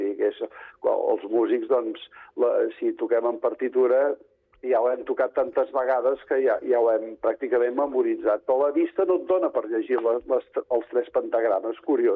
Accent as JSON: {"language": "Catalan", "town": "Badalona", "region": "Catalonia", "country": "Spain", "lives_now": "Sitges, Spain", "said": "jo soc de Badalona, feia d'organista a Santa Maria de Badalona"}